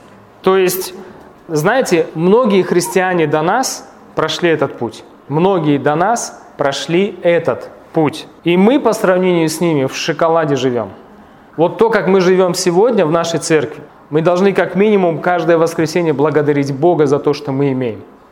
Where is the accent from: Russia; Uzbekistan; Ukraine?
Uzbekistan; Zarafshan, Navoiy Region; мы родились в Заравшане, выросли в пустыне, физкультура проходила в пустыне